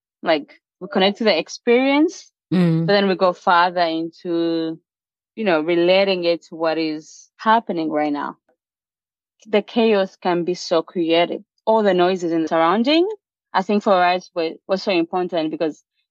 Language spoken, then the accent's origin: English; South Sudan; I mean, I'm from South Sudan.